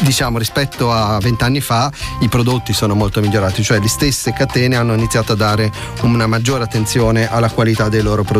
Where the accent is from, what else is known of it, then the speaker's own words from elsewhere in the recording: Liguria, Italy; io sono ligure